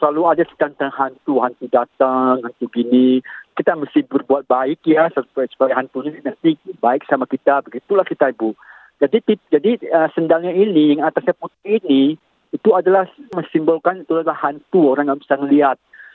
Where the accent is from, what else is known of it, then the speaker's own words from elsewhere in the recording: Sumatra, Indonesia; Saya, dari Sumatera betul